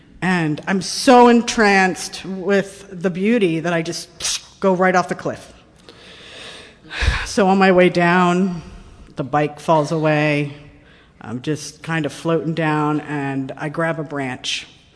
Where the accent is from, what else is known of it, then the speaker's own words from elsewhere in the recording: Fort Lauderdale, Florida, United States; I am from Fort Lauderdale, Florida, born and raised there.